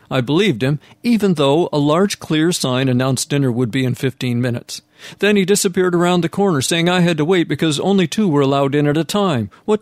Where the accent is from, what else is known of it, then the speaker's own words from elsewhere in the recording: Vancouver, British Columbia, Canada; 2 weeks ago, I visited one of the best centers serving the poor in my hometown of Vancouver, Canada.